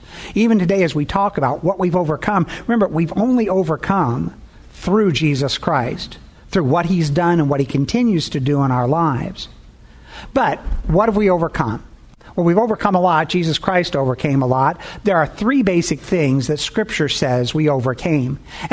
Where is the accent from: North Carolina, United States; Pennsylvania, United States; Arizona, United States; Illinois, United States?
Illinois, United States; Chicago; You know, Paul and I come from the Chicago area.